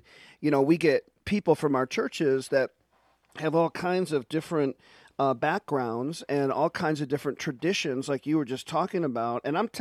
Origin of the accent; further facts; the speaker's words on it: Detroit, Michigan, United States; You know, I come from Detroit, and a lot of Kojic churches in Detroit.